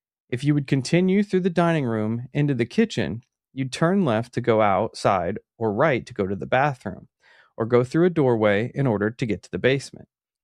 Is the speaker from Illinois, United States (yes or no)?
yes; Farmington, Illinois, United States; I grew up in a town called Farmington.